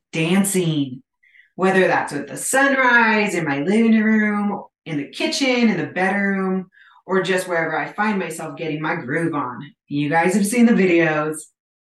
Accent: Arizona, United States; also born or lived in California; now in Wyoming, United States; This time of year has always been a bit rough for me because I'm from Arizona and California. And now I live in Wyoming, so I never knew snow before Wyoming.

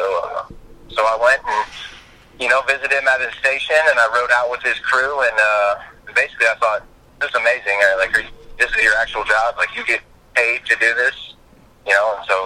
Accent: Austin, Texas, United States; So I'm local. I'm from Austin, Texas. I went to high school here.

